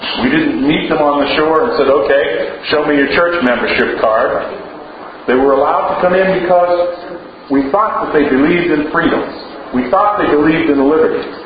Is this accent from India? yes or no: no; North Hampton, New Hampshire, United States; also born or lived in Massachusetts; I was born in Massachusetts. Okay? But I also was partly raised in New Hampshire in Northampton on the Seacoast, so I've got dual allegiance, you know.